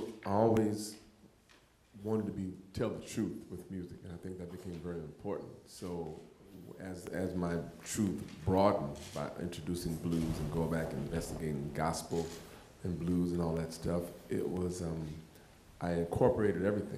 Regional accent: Los Angeles, California, United States; Well, growing up in Los Angeles, there's a lot of blues there.

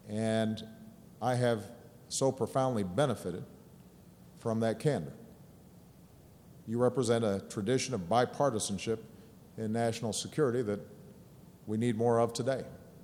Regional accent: Chicago, Illinois, United States; and he was from my hometown of Chicago.

